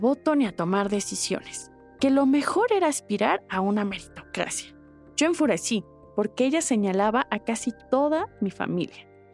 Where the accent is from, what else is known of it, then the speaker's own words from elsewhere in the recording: Mexico City, Mexico; Yo viví la infancia entre esa vecindad y la colonia Guerrero, de donde soy originaria. Crecí en escuelas públicas